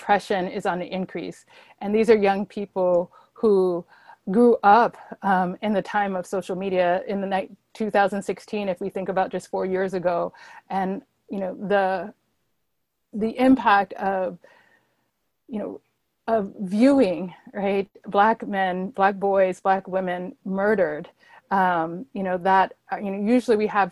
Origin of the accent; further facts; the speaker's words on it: Georgia, United States; and also Ahmaud Arbery in my home state of Georgia, right?